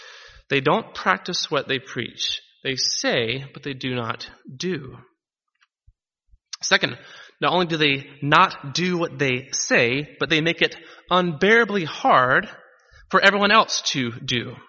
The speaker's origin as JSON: {"language": "English", "region": "the South", "country": "United States", "said": "I'm a Southerner."}